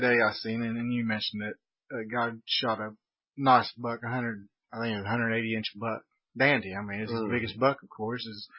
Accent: Ohio, United States; Yeah, well, you know, I grew up in Ohio, and Ohio gun season, that was like a holiday.

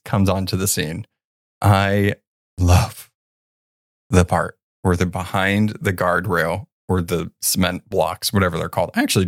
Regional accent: the South, United States; I mean, I grew up in the South, so it was, yeah, we wrestled in the backyard too.

